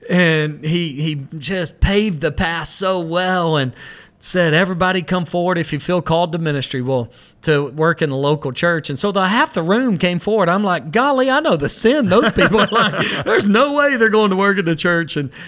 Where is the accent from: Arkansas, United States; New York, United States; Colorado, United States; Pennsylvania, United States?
Arkansas, United States; Hot Springs; also born or lived in Oklahoma; Yeah, I'm originally from Hot Springs. Took my first church in Springdale, Arkansas